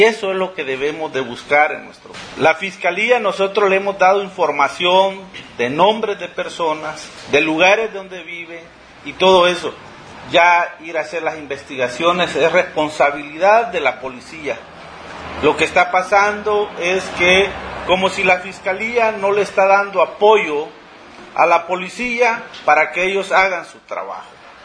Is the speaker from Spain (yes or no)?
no; El Salvador; si somos salvadoreños de verdad, debemos de defender El Salvador